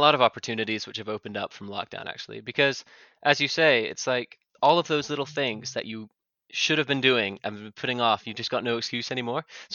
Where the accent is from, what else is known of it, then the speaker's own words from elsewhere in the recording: Kingston, New York, United States; born there; also born or lived in United Kingdom; I was born in Kingston, New York State. I'm half American, half British, and I've spent my life sort of in between America and the UK.